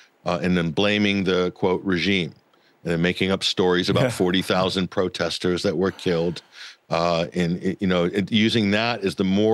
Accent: United States; I'm American. I'm born and raised in America, Rick.

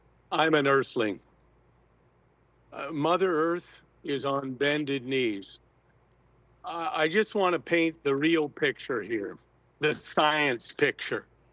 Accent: United States; And as an American and as the United States, we lead, we don't follow.

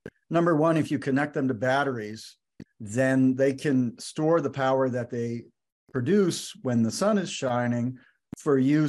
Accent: United States; So I'm an American, and I wish I could say that the United States was, but unfortunately, we've let ourselves fall behind.

